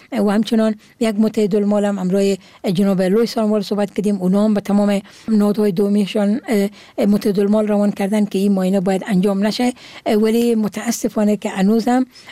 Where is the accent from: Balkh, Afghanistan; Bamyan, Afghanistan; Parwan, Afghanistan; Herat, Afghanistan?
Herat, Afghanistan; چون امی زادگاه من هرات هست